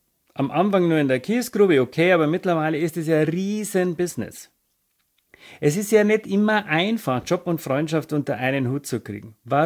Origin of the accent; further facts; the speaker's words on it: Bavaria, Germany; Holger, wie du weißt, komme ich aus Bayern.